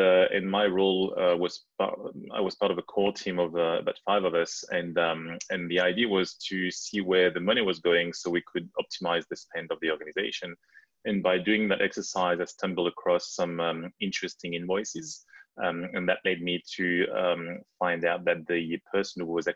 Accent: France; accent: French; English is a second language; now in Australia; So you may have picked up my lovely French accent, and I'm a Frozy, so French Australian. I've lived in Australia for 13 years, but at the time, you know, I still had my French accent

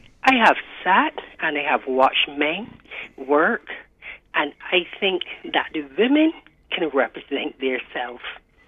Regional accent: New Orleans, Louisiana, United States; I am from the town area, New Orleans.

